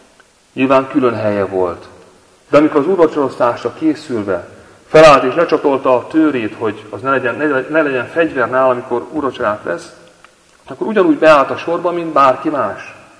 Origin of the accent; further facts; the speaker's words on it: Téglás, Hajdú-Bihar, Hungary; Abban a templomban, ahol én felnőttem tégláson